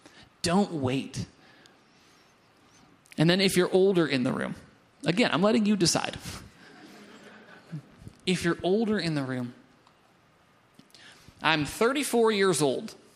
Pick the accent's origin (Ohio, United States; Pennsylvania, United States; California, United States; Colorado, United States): Pennsylvania, United States; Doylestown; I'm from Doylestown. Relax, all right?